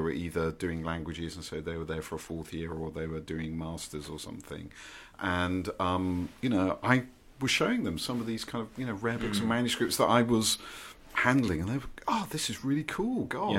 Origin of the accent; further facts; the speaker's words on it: Deal, South East England, United Kingdom; the public library in my hometown in Deal in Kent a lot